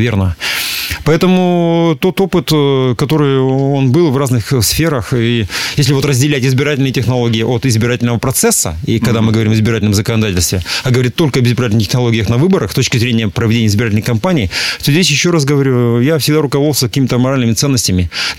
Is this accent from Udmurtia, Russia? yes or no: no; Perm Krai, Russia; учитывая, что я человек местный, я тут родился и вырос в Пермской области, в Пермском крае, я тут живу